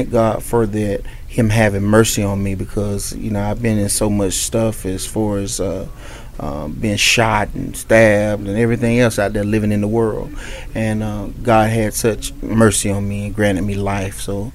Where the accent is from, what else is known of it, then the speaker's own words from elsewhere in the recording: Florida, United States; Well, I'm originally from Florida